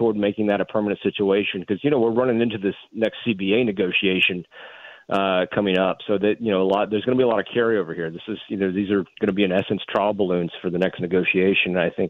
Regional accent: Mississippi, United States; I grew up in Mississippi and I was down there at the time, and that rivalry just had national appeal.

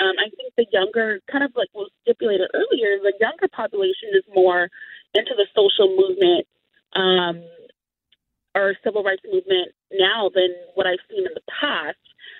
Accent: Los Angeles, California, United States; So I just think it's really interesting because I'm African American. I'm relatively young. I've been born and raised in LA.

